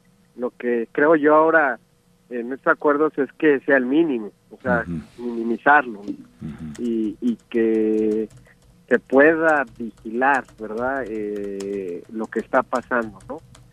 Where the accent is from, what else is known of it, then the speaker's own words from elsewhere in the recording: Guadalajara, Jalisco, Mexico; si nosotros como tapatíos estuviéramos todavía más conscientes de lo que importa